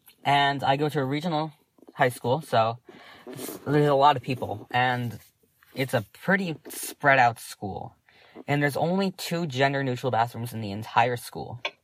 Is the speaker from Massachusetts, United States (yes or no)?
yes; Massachusetts, United States; I'm 16 years old. I'm from Massachusetts